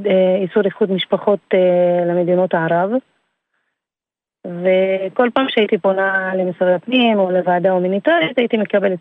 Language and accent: Hebrew; Lebanon; now in Israel; אני במקור לבנונית.